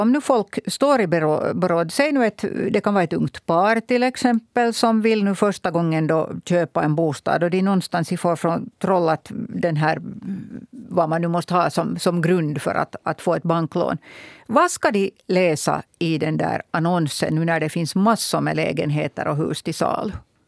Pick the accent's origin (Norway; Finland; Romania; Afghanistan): Finland; Hanko, Uusimaa; I min hemstad Hangö så finns det mycket sånt här som staden äger.